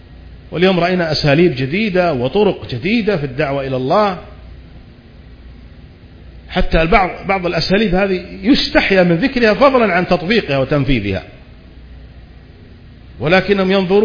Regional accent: Saudi Arabia

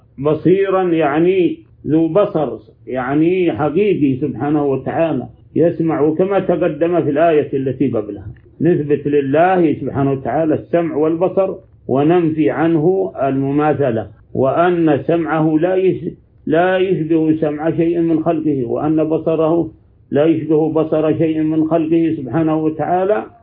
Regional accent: Saudi Arabia; اجتماع الكلمة عندنا في السعودية وفي كل مكان.

